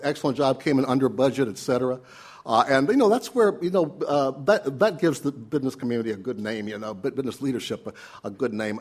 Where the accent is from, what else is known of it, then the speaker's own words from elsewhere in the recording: Middletown, Ohio, United States; You know, I come from Middletown, Ohio, the same town as J.D. Vance of Hillbilly Elegy, which when I was growing up was an all-American city back in the 50s.